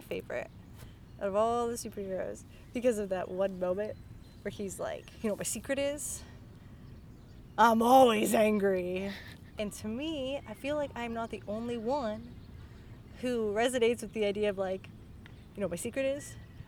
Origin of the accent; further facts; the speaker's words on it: Pittsburgh, Pennsylvania, United States; Like, so I'm from Pittsburgh. University of Pittsburgh is in a neighborhood called Oakland.